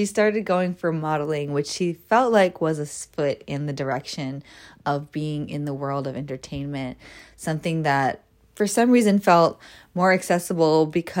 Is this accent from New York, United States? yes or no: yes; Bronx, New York, United States; Like, I grew up in the Bronx. My father had a sharp tongue.